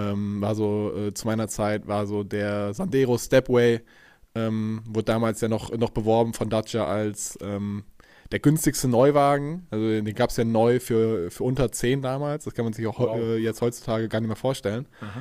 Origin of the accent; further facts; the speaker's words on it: Rhineland-Palatinate, Germany; ich komme ursprünglich aus dem Westerwald, das ist in Rheinland-Pfalz, super Gegend, wunderschön.